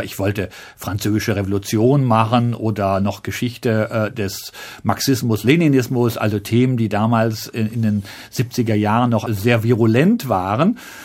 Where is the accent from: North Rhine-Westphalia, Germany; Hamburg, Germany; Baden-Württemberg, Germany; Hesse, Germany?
North Rhine-Westphalia, Germany; Und ich als 16-Jähriger bin ich also aus dem Sauerland in die Weltstadt Münster gefahren